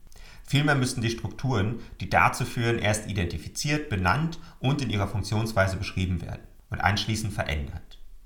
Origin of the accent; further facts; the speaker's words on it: Berlin, Germany; now in Switzerland; die hugenottischen Flüchtlinge, die die Entwicklung Berlins geprägt haben, wo ich herkomme, und die auch zu meinen Vorfahren gehören. Und gleichzeitig ein sanfter Hinweis auf die Mehrsprachigkeit in der Schweiz, in der ich jetzt lebe.